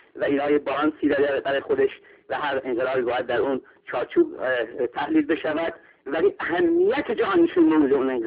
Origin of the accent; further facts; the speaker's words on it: Iran; به نظر من به عنوان یک ایرانی حتی وقتی به زاپاتا نگاه میکنیم